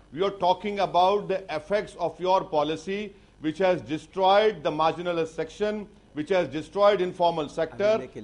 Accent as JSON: {"language": "English", "country": "India", "said": "No, I am an Indian citizen."}